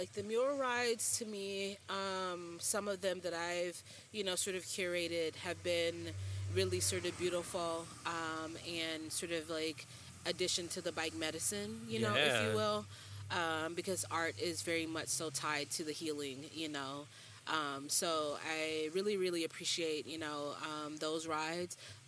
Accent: South Carolina, United States; also born or lived in Washington, District of Columbia, United States / New Orleans / Atlanta; I grew up in South Carolina. I lived in DC in the Maryland area. I've lived in New Orleans. I lived in Atlanta.

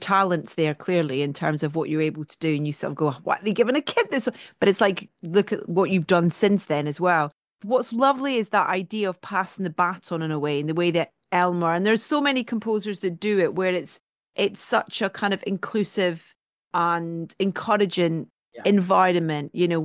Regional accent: Scotland, United Kingdom; I'm Scottish

